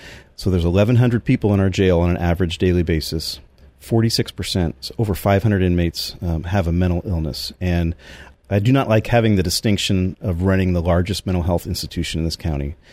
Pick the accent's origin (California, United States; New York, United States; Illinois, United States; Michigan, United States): California, United States; Novato; I grew up in Novato, graduated from San Marin High School.